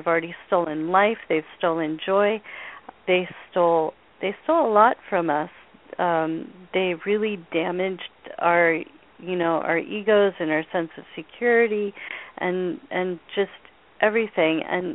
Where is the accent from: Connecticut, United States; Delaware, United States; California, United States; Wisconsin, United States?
California, United States; now in Sonoma, United States; I grew up in Marin County, and I've been living here now in Sonoma with my husband and son since 2001.